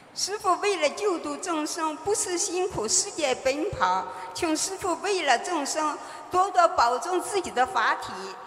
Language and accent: Chinese; Osaka, Japan; 我是大阪的。